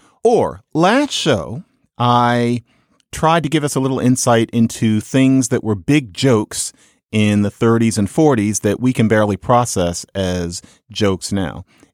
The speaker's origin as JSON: {"language": "English", "town": "Philadelphia", "region": "Pennsylvania", "country": "United States", "said": "I'm sorry, but I'm allowed to say it. I'm from Philadelphia."}